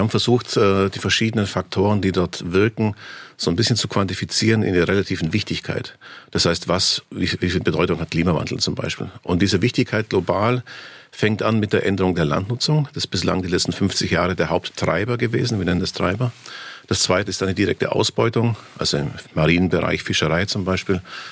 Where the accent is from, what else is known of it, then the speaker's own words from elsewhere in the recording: Marktoberdorf, Bavaria, Germany; Ja, ich komme aus dem Allgäu, aus der Gegend vom Markt Oberdorf, falls man das kennt, also Ostallgäu. So ganz knapp vor den Alpen, sag ich mal, ja.